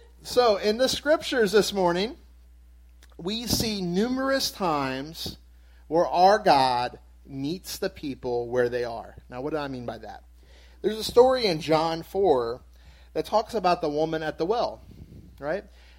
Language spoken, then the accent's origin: English; Louisiana, United States; also born or lived in Florida; now in Maryland, United States; I am not from Maryland. Everyone that goes to church here knows I'm not from Maryland, right? I am from Louisiana, and then we moved to Florida.